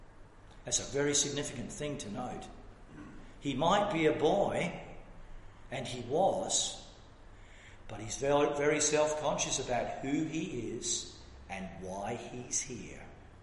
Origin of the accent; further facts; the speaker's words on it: South East England, United Kingdom; also born or lived in Scotland; when I was a child, I grew up in Kent in England, even though I was born north of the border.